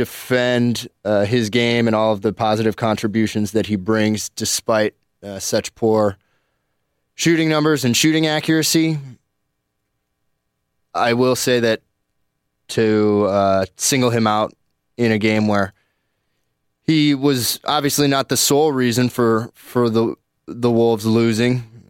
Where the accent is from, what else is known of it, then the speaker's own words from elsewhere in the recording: United States; I've watched enough of what I can watch being an American to know the names of plenty of players